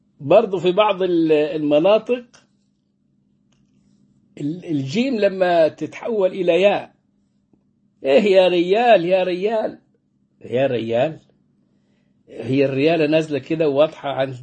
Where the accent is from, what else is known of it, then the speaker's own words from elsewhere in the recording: Egypt; بلادنا مصر، أم الدنيا. طبعا احنا ما بننطق القاف قاف في اللهجة المصرية